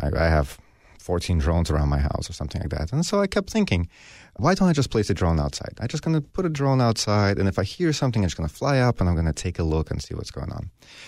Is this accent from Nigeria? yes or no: no; Russia; also born or lived in Los Gatos; now in United States; I immigrated from Russia with my parents in 1992, so I've been here 24 years at this point. I went to high school in Los Gatos, so basically lived around here for most of my adult life.